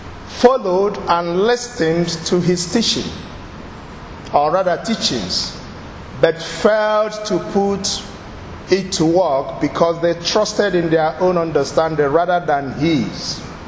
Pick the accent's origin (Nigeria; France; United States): Nigeria; Sorry for my accent. I hope you can cope. I'm a Nigerian.